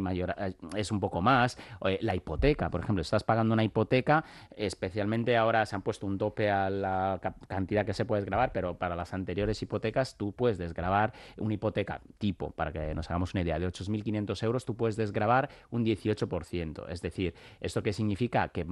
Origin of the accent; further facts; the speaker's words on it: Italy; now in Spain; aquí estamos en España, pero y estaba en el caso mío, personalmente, que siendo italiano